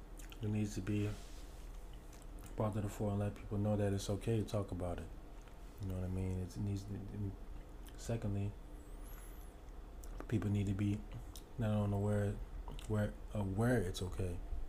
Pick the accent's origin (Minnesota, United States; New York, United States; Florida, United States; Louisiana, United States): Louisiana, United States; New Orleans; I'm from Louisiana. I'm from New Orleans, bro.